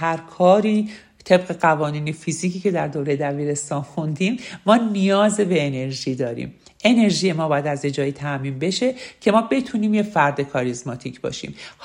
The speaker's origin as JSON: {"language": "Persian", "country": "Iran", "said": "خوشبختانه ما ایرانی هستیم"}